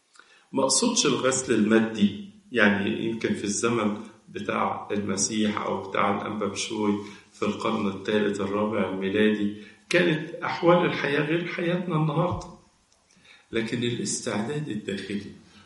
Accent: Egypt; يعني كلنا كمصريين نعرف الهرم

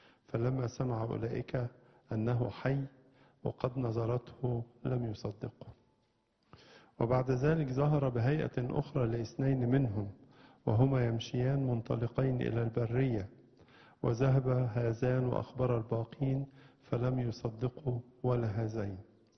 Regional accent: Egypt; وزي ما احنا عارفين ان هذا القديس له معزة خاصة في بلادنا مصر

